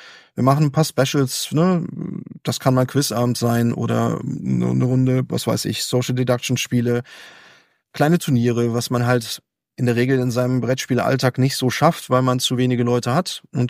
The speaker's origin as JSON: {"language": "German", "region": "North Rhine-Westphalia", "country": "Germany", "tie": "born or raised there", "said": "aus meiner alten Heimat, aus dem Aachener, Kölner Raum."}